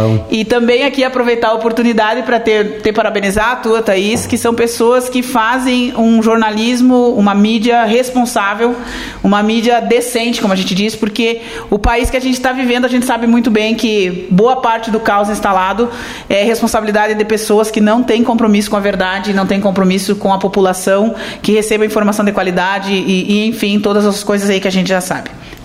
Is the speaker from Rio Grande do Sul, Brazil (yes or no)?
no; Faxinal, Paraná, Brazil; lá em Faxinal, né? A minha escola, a minha terrinha.